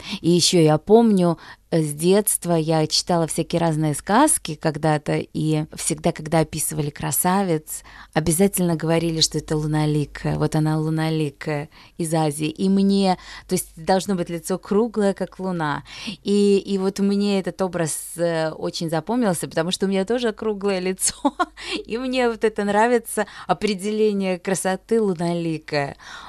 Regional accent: Belarus; мы, славяне, например, я родом из Беларуси

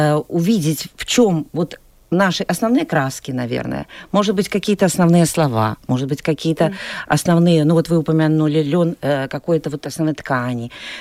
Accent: Belarus; чем мы, белорусы, отличаемся от других национальностей

